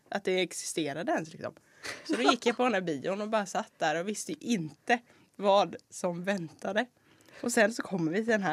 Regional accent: Kalmar County, Sweden; now in Kalmar, Sweden; Egentligen Öland, men jag flyttade hit för inte så länge sedan ändå.

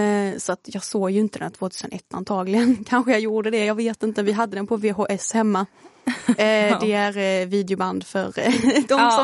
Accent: Lund, Skåne, Sweden; Jag kommer från Lund som ligger i Skåne. Man hör nog det på min dialekt. Vi har ju väldigt olika dialekter.

